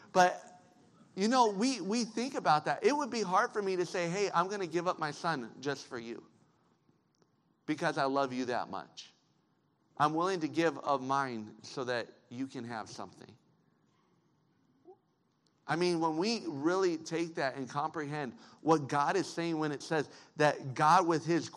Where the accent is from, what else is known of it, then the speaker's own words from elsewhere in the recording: Colorado, United States; I grew up in Colorado. I'm a Broncos fan.